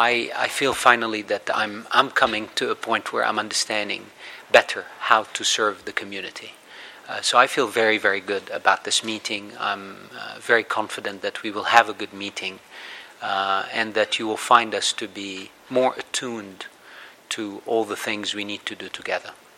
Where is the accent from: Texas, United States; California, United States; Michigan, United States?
California, United States; Los Angeles; Good morning to all of you, to my hometown. It's good to be home. It's my first ICANN meeting where I get to go sleep in my bed, and it feels very good, really. It's very special. It's not always cloudy